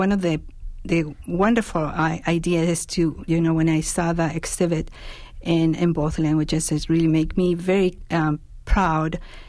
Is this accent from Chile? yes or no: yes; Chile; now in Green Bay, United States; Well, I am from Chile